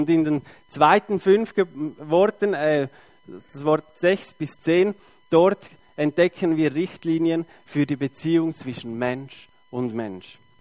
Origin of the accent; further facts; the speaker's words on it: Beckenried, Nidwalden, Switzerland; born there; Gebürtig Beckenried.